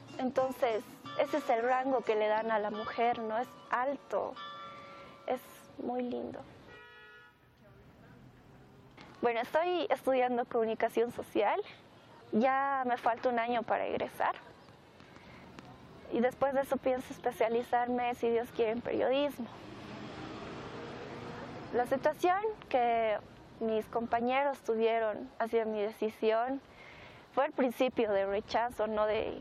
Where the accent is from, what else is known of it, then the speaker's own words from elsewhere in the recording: La Paz, Bolivia; Hemos tomado el camino del Islam, gracias a Dios. Yo soy boliviana, soy paceña, amo mi ciudad.